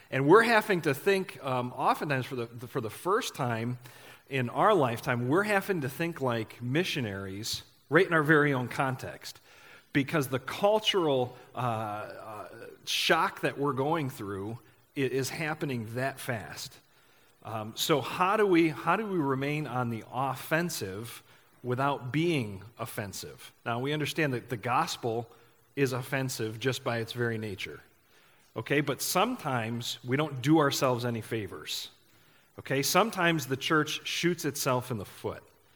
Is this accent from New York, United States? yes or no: yes; Batavia, New York, United States; I hail from Batavia, New York. I'm a pastor there. Have been for 15 years.